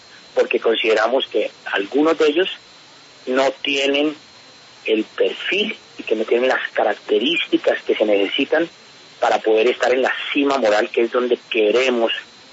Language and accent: Spanish; Colombia